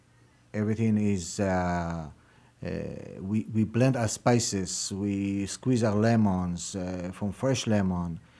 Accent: Israel; English is a second language; now in United States; I'm originally come from Israel. My parents came from Yemen. We grew up on falafel. In Israel, you have every corner, you have a falafel booth.

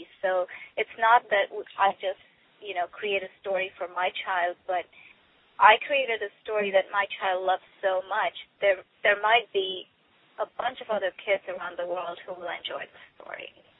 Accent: India; I grew up in India, and I wanted my kids to be exposed to stories from around the world.

